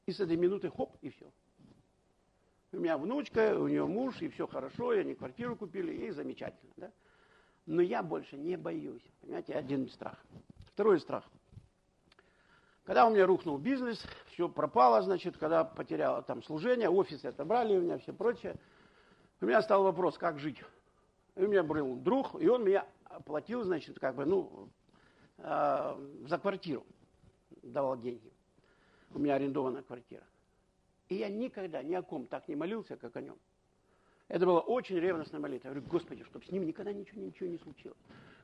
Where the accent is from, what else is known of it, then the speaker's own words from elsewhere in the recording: Far East, Russia; now in Moscow, Russia; когда я приехал с Дальнего Востока, я приехал в Москву, дочке 16 лет, ну, провинциалка такая, тут Москва, да.